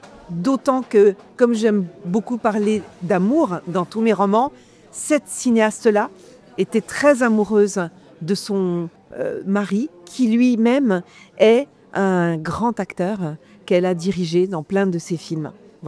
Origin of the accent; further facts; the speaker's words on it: Toulon-sur-Arroux, Bourgogne-Franche-Comté, France; now in Gueugnon, France; Et puis maintenant que je vis près de Toulon, La Roue aussi, parce que je découvre les baignades, la joie des baignades dans La Roue, vers chez moi, à Toulon-sur-Arroux.